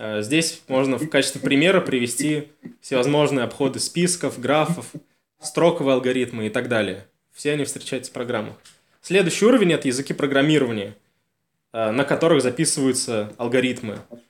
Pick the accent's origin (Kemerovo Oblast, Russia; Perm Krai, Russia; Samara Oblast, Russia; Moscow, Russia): Samara Oblast, Russia; Novokuybyshevsk; сам я из Самарской области, из Новокуйбышевска